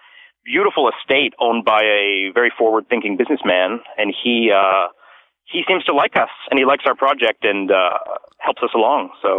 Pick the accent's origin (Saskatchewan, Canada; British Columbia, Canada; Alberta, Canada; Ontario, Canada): British Columbia, Canada; Vancouver; I'm from Vancouver.